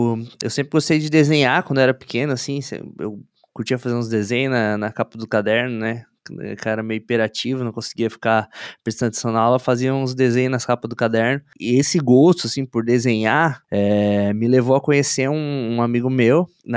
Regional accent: Garopaba, Santa Catarina, Brazil; now in Balneário Camboriú, Brazil; tenho 29 anos e sou aqui do sul do Brasil. Hoje eu tô morando atualmente em Balneário Camboriú, mas eu sou de uma cidadezinha bem pequenininha, chamada Garopaba.

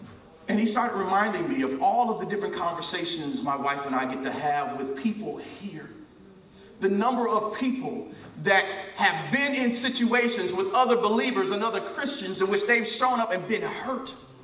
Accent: Waukegan, Illinois, United States; some of y'all know, I grew up in Waukegan, this bootleg Popeyes is over here on Lewis and Glen Flora.

